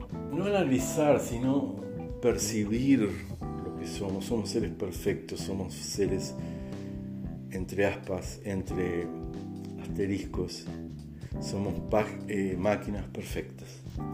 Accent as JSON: {"language": "Spanish", "town": "Paso de los Toros", "region": "Tacuarembó", "country": "Uruguay", "tie": "born there", "said": "allá en Uruguay, que es donde yo nací, la ciudad de Paso de los Toros, una tarde de invierno"}